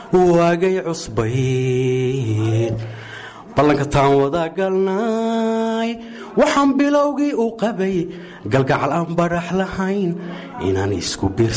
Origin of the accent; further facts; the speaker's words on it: Borama, Awdal, Somalia; born there; anigu waxaan deganahay awdal boorama waa gobolkaygii waan ku dhashay waa magaaladeedii waan jecelahay I love you boorama haddana waxaan ka imid waddanka Finland